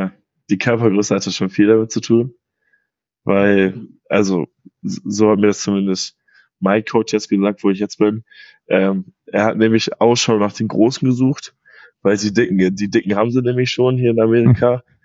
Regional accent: Wilhelmshaven, Lower Saxony, Germany; born there; also born or lived in Potsdam; ich wurde in Wilhelmshaven geboren, bin dann nach Potsdam gezogen.

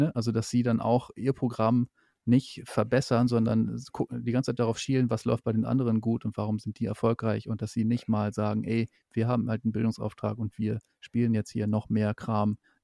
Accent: Lower Saxony, Germany; now in Berlin, Germany; aber ich komme ja aus Ostfriesland, aus Niedersachsen.

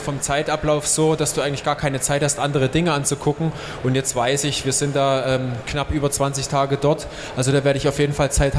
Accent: Saxony, Germany; born there; Ja, also wo ich geboren bin im Erzgebirge, das ist ja noch in den neuen Bundesländern

